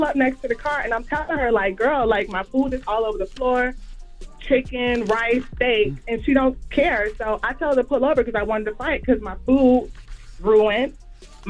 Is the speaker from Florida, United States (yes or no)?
yes; Miami, Florida, United States; I'm from Miami because I'm from where Mr. Popper from.